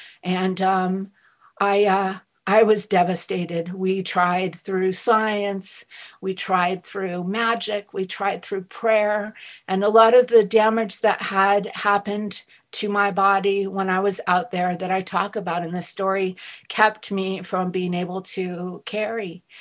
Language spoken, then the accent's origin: English; Hawaii, United States; And I thought, well, you know, I'm from Hawaii. And, but you know, we're still in the United States. We're the 50th state.